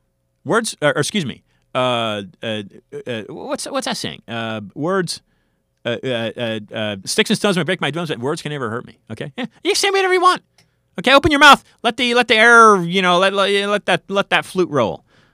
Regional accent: United States; born there; I was born in the United States, and I love this country.

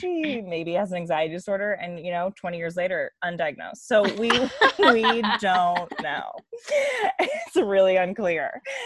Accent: Massachusetts, United States; So yeah, I grew up in suburban Massachusetts

